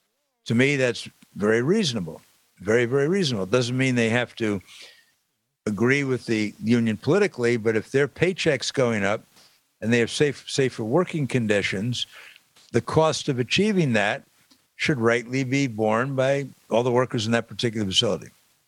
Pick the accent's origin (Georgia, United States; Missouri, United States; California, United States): Missouri, United States; I'm from Missouri. Stubborn guy.